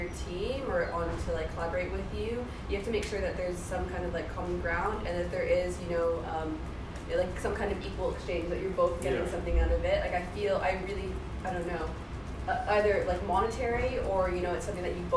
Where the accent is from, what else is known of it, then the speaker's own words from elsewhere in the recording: Canada; So I'm from Canada. When I finished high school, I was like, oh yeah, I want to do some creative stuff.